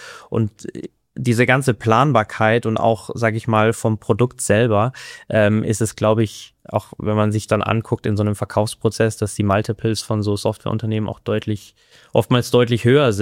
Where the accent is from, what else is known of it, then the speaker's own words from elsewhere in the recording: Kufstein, Tyrol, Austria; Ich bin ja in Kufstein aufgewachsen in Österreich. Bin dann vor Corona habe ich meinen Abschluss in Kufstein gemacht, habe die Matura dort absolviert